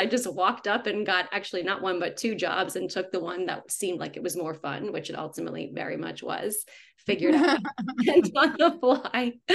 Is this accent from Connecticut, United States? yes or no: no; New Orleans, Louisiana, United States; Okay, so I'm from New Orleans, Louisiana. So grew up in the suburbs